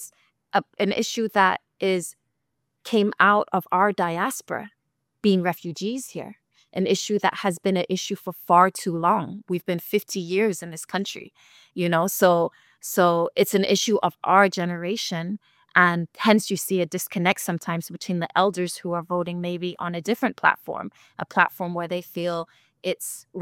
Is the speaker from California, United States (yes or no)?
yes; California, United States; because I'm from California too.